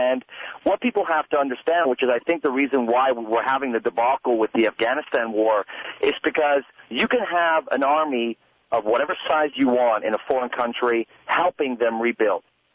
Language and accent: English; Canada; born there; I'm a Canadian. I'm born in Canada, but my father is Iranian.